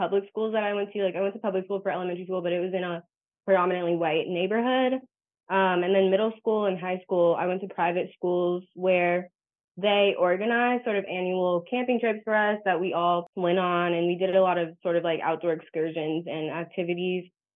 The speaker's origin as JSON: {"language": "English", "town": "Oakland", "region": "California", "country": "United States", "tie": "born or raised there", "said": "But like on the flip side of that, growing up in Oakland, like we have, you know, beautiful like regional parks"}